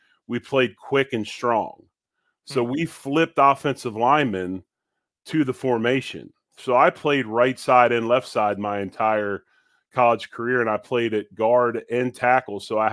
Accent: Philadelphia, Pennsylvania, United States; because I grew up in Philly, was an Eagles fan, obviously hated the Giants

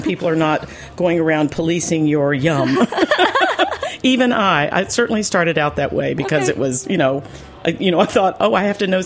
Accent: the South, United States; I'm from the South.

